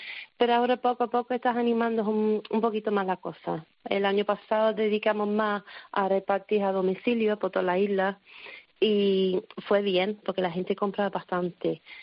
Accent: England, United Kingdom; Spanish is a second language; now in Spain; Vale, inglesa.

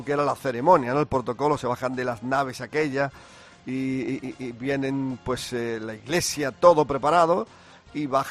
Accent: Spain; somos españoles

